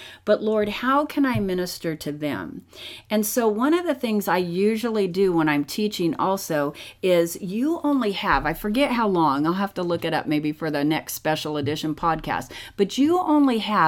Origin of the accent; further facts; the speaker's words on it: United States; now in Bulgaria; Matt and I are serving in Bulgaria here, you know, and we were born and raised in America